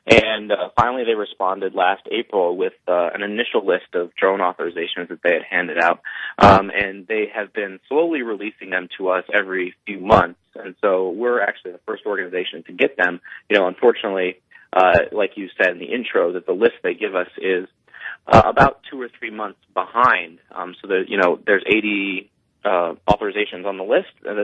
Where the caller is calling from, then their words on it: San Francisco, California, United States; Yeah, I'm coming from San Francisco.